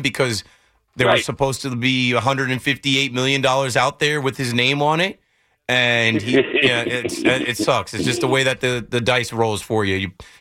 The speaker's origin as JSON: {"language": "English", "region": "New Jersey", "country": "United States", "tie": "born or raised there", "said": "I grew up in Monmouth County, so that's only like an hour drive to get to Philly"}